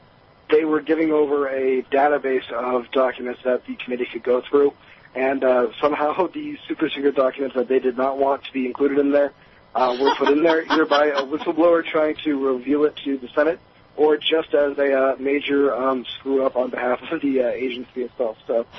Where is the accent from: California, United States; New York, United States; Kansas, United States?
California, United States; I come from California